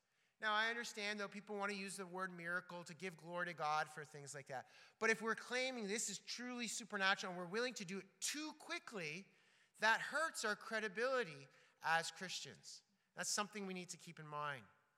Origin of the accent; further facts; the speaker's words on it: Toronto, Ontario, Canada; I'm from Toronto and live close to Toronto now.